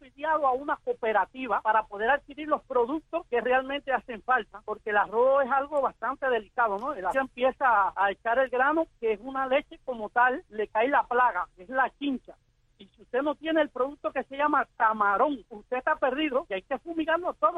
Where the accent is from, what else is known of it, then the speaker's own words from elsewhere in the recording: Cuba; porque yo no soy chino, yo soy cubano, yo no como bola de arroz